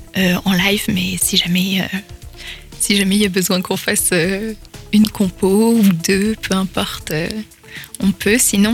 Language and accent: French; Occitanie, France; Et moi, je viens des Cévennes, donc pas du tout du même côté, dans l'Hérault. Et donc, moi, je suis montée sur l'Île-de-France